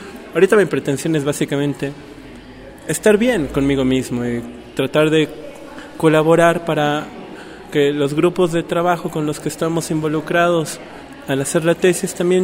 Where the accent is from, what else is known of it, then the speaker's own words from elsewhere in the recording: Bolivia; soy de Bolivia, estoy en la maestría de sociología